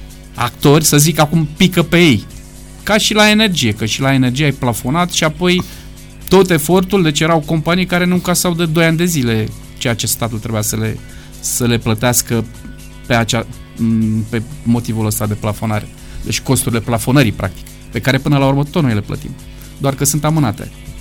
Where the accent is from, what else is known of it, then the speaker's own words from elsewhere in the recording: Romania; Și sunt român.